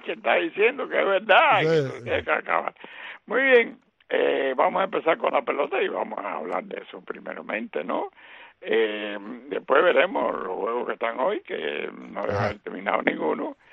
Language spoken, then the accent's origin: Spanish; Cuba; Yo soy un mal cubano